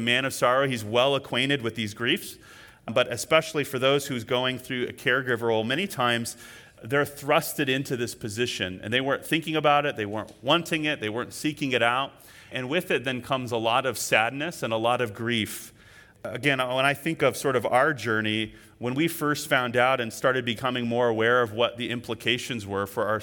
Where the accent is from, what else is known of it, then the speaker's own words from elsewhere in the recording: California, United States; And so like growing up in California, if you've ever been to Yosemite Mountain